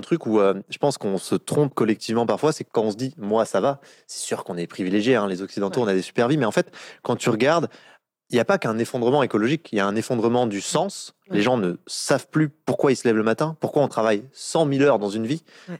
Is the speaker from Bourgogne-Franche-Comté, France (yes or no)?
yes; Bourgogne-Franche-Comté, France; born there; moi, je suis né dans le Jura, donc dans un petit village de 200 habitants.